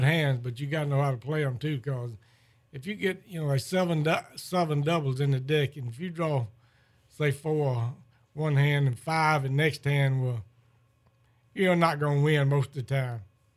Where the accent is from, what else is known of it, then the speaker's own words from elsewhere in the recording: Tallahassee, Florida, United States; I was raised, I was raised on Skinnakle in Tallahassee.